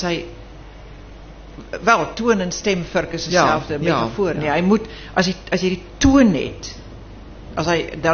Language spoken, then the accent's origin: Afrikaans; Durban, KwaZulu-Natal, South Africa; toe ek kom ek rein van Durban af, my Afrikaans in een stuk